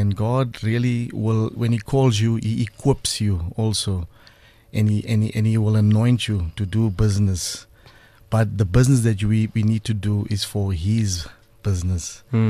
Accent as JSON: {"language": "English", "town": "Johannesburg", "region": "Gauteng", "country": "South Africa", "tie": "born or raised there", "said": "I grew up in the Western"}